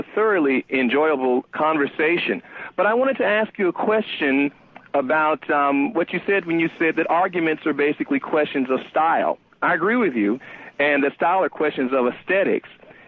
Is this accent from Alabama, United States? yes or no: yes; Alabama, United States; And I'm from Alabama, so I kind of...